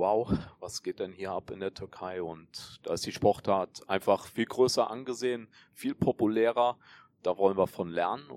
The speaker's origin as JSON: {"language": "German", "region": "Rhineland-Palatinate", "country": "Germany", "tie": "born or raised there", "said": "ich bin geboren und aufgewachsen in der schönen Eifel, unweit vom Nürburgring. Und ja, auch das Plattdeutsch, was wir in der Eifel haben, könnte ich auch noch zum Besten geben, aber ich bemühe mich, beim Hochdeutsch zu bleiben."}